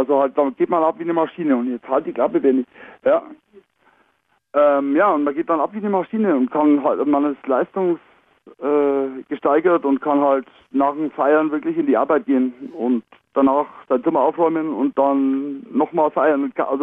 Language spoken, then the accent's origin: German; Bavaria, Germany; Bei uns gibt es jetzt auch